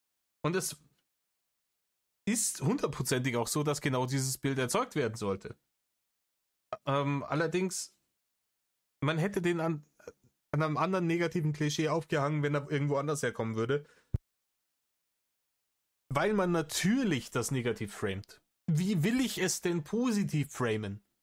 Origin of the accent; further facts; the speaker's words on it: East Germany, Germany; ich als Ossi